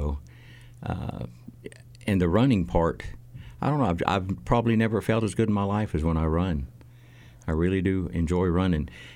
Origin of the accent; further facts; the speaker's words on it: Talking Rock, Georgia, United States; Nope, I'm from North Georgia, about 60 miles north of Atlanta in a place called Talking Rock.